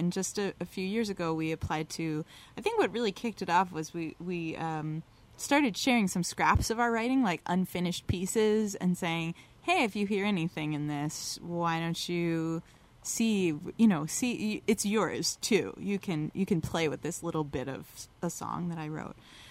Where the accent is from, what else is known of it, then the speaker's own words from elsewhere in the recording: East Coast, United States; So I grew up in on the East Coast.